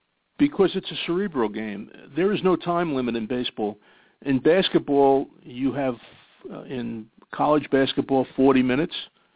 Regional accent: New York, United States; As a kid growing up in New York, we had three New York baseball teams, the Yankees, the Dodgers, and the Giants.

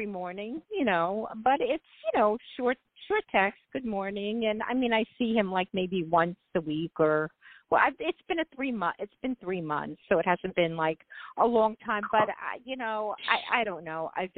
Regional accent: Brooklyn, New York, United States; Yeah, well, I'm from Brooklyn, so that's sort of like Manhattan.

